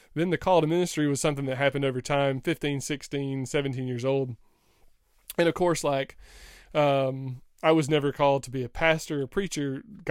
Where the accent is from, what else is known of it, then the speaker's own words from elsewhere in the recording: Georgia, United States; we had a small college in my hometown, a little JUCO, a little junior college. My alma mater, shout out to Middle Georgia, what is now Middle Georgia State, Middle Georgia College back in the day.